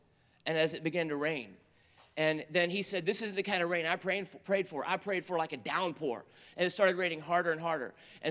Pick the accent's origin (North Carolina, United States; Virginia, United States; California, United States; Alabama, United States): North Carolina, United States; accent: North Carolina; they're from North Carolina. And, you know, it's very easy for me when I get around them for, like, my accent to kick back in.